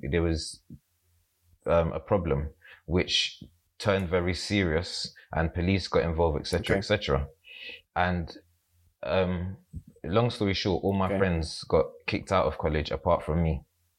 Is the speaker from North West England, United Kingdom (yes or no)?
no; London, United Kingdom; So I moved from South London to East London. In hindsight, that was amazing for my life.